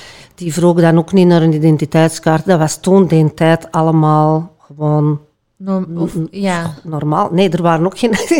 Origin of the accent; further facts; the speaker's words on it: Antwerp, Belgium; Ik kom uit Antwerpen, een deelgemeente van Antwerpen. In een eigenlijk een normaal doorsnee gezin. Met een mama, papa en een zus die 4 jaar ouder is